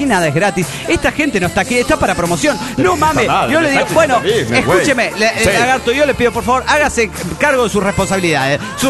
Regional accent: Pasto, Nariño, Colombia; Hola, ¿qué tal? … de Pasto.

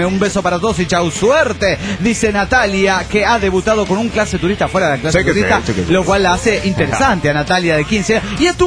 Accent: León, Guanajuato, Mexico; de León, Guanajuato, México.

